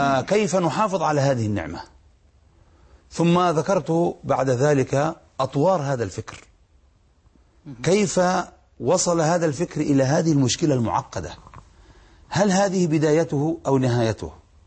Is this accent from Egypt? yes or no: no; Yemen; مشايخ عندنا في اليمن كبار،